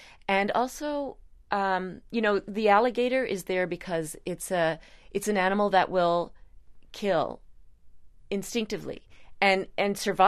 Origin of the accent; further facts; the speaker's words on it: Newfoundland and Labrador, Canada; We have a Newfoundland dictionary, our own flag. And so in many ways, Newfoundlanders feel like we are separate from Canada.